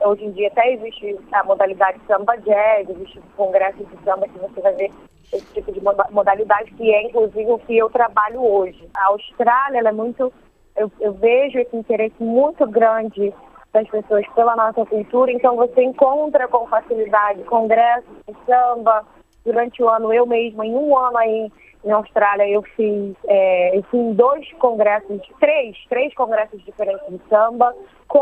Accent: Rio de Janeiro, Brazil; now in Adelaide, Australia; Sou carioca, né? Eu nasci criada em Realengo, um bairro no subúrbio da Zona Oeste do Rio de Janeiro, onde também tem muito samba, a cultura do samba é muito forte. Mas como eu vim de uma família bem tradicional, uma família evangélica

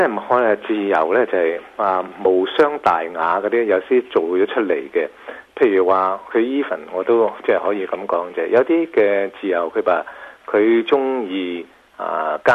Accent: China; 我哋中國人唔係咁樣做事嘅，特別喺華人社會裏面咁呢

